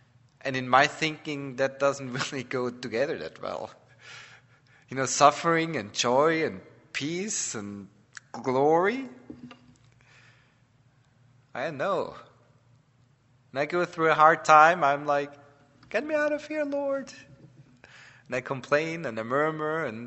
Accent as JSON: {"language": "English", "country": "Austria", "said": "As I said, I'm from Austria."}